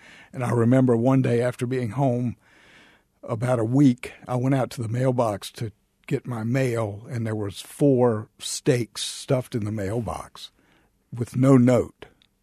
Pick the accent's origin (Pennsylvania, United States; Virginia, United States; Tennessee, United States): Virginia, United States; Danville; My hometown, Danville, Virginia, had a big day for me with a parade